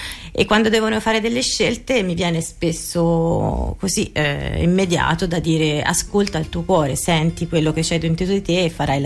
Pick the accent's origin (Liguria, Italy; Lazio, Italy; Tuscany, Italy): Tuscany, Italy; Cortona; sono di Cortona e quindi conosco la maggior parte delle famiglie